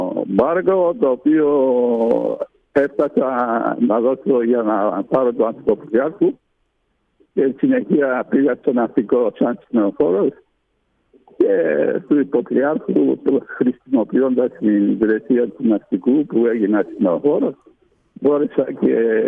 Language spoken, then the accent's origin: Greek; Kilkis, Central Macedonia, Greece; μεγάλωσα στο Κιλκής κατά κάποιο τρόπο. Καταγωγή μου είναι από Σαντορίνη, αλλά κατέληξα να είναι οι γονείς μου στο Κιλκής.